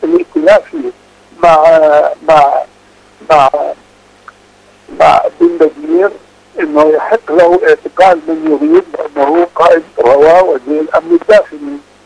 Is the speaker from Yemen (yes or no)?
no; Palestine; لا أتكلم كوني فلسطيني